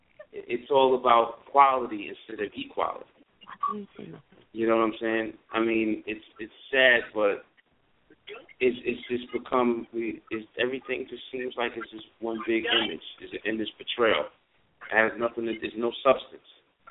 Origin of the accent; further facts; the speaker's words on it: Astoria, New York, United States; even though I was from Astoria Project, still in all, it was like Queensbridge, you know, it was like another home.